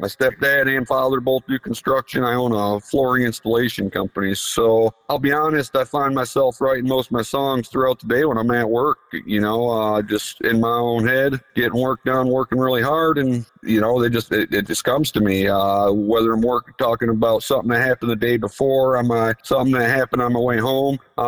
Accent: Michigan, United States; I like people in my home state to know that we're representing Michigan

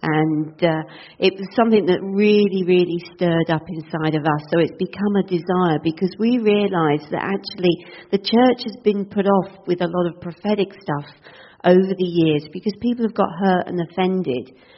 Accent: England, United Kingdom; Just so you know, we are from England. That's why we sound weird.

